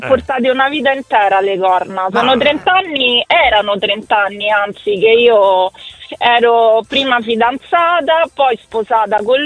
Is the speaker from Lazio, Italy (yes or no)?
yes; Rome, Lazio, Italy; L'ho chiamato, come si dice a Roma, quindi da Romana Doc vi dico